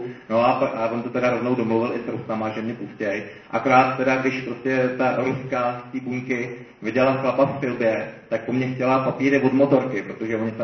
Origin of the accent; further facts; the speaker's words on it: Náchod, Hradec Králové Region, Czechia; jsem z Náchoda, polsky jsem se dobrovolně naučil, protože to považuji za užitečný